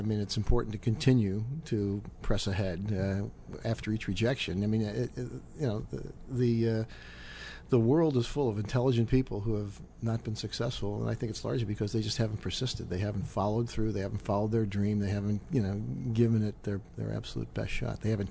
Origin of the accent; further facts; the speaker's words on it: Rochester, New York, United States; I grew up in upstate New York, Rochester.